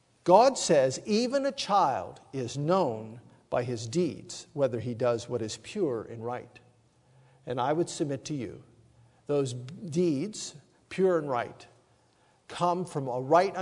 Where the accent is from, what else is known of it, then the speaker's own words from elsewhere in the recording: Ohio River Valley, United States; 39 years ago, growing up in the Ohio River Valley, just south of Pittsburgh, West Virginia, our family began to read and study the Bible in a different way.